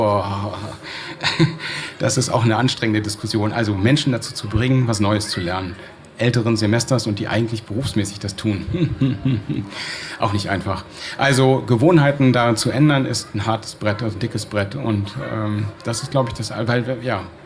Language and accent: German; Berlin, Germany; Also zumindest so als Berliner. Ja, ich komme aus Berlin und da war es da so.